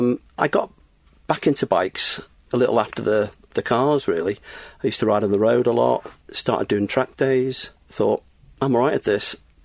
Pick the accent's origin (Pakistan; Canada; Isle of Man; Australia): Isle of Man; born there; I've been around motorsport from a very early age, born in the Isle of Man, as I say. People often think, you know, I'm from Germany, but no, my dad was.